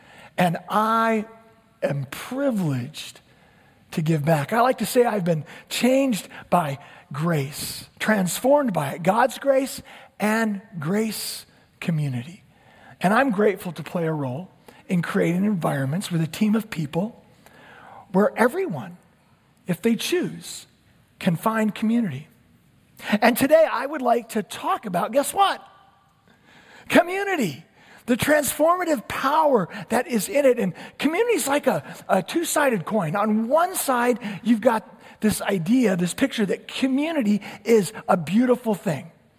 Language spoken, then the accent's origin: English; Tempe, Arizona, United States; now in Jacksonville, United States; I moved here from Arizona in 1991, if you can believe it. And my wife Sherry and I, from the Tempe area